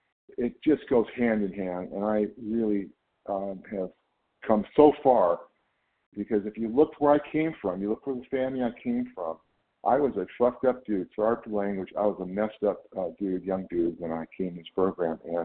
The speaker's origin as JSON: {"language": "English", "region": "California", "country": "United States", "said": "Thank you, moderator. … I'm from California."}